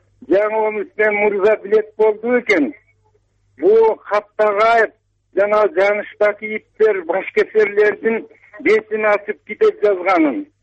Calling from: Toktogul, Jalal-Abad Region, Kyrgyzstan; Мен Токтоолданмын.

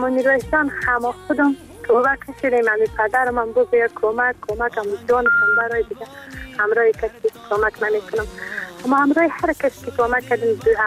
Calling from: Afghanistan; از افغانستان.

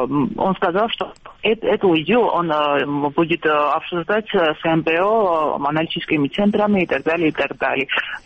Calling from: Tbilisi, Georgia; Я вас приветствую из Тбилиси.

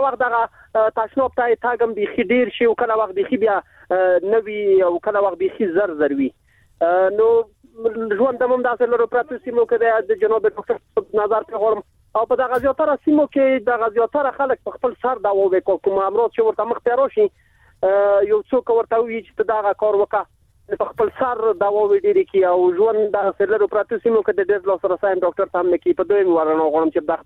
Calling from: Maidan Wardak, Afghanistan; ورداګنده ورداګونه

